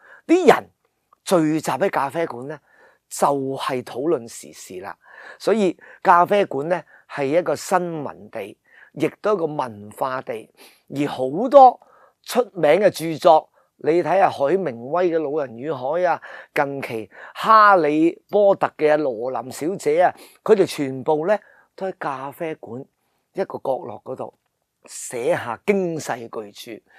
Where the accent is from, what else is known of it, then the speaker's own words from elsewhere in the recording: Hong Kong; 因为有时我哋香港人啊，我自己都系啊